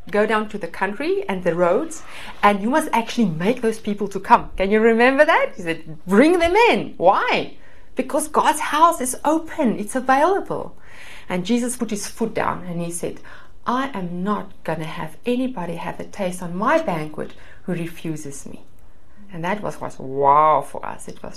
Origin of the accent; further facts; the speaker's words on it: South Africa; moved away as an adult; for those of you that haven't met me before, and I'm from South Africa originally. Been in the country for a little bit more than 5 years